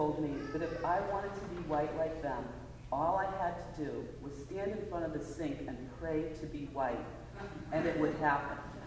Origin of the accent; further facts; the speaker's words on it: New Hampshire, United States; I grew up in a great neighborhood.